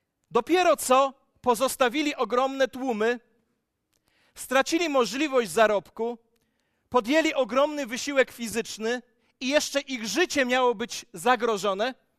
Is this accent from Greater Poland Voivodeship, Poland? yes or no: no; Ciechanów, Masovian Voivodeship, Poland; born there; 15 lat temu przeprowadziliśmy się z Mariolą do Ciechanowa, miasta, którego nie znosiłem. Urodziłem się w nim, nie lubiłem Ciechanowa.